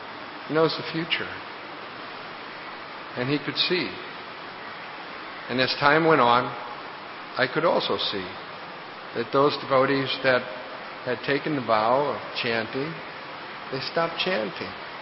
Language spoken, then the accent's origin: English; St. Louis, Missouri, United States; And then I was from St. Louis.